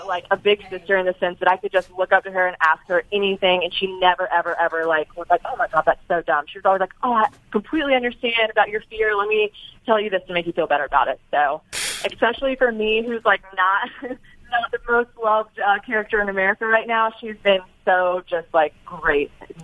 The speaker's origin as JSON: {"language": "English", "region": "South Carolina", "country": "United States", "said": "No, I'm from South Carolina. I'm from a little more south."}